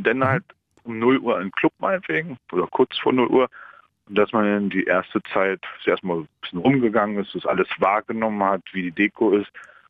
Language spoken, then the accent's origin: German; Saxony-Anhalt, Germany; Nördlichen Sachsen-Anhalt.